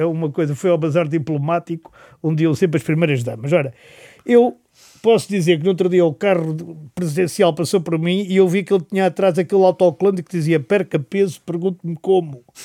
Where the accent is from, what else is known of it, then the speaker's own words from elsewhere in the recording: Lisbon, Portugal; Sou de uma freguesia mítica, na altura, que era São Sebastião da Pedreira.